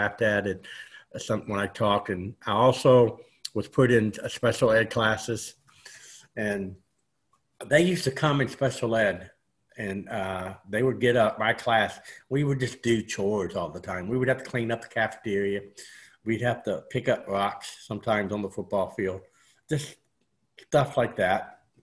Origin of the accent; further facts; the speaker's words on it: Louisville, Kentucky, United States; I was from Louisville, Kentucky. I went to high school when I was a senior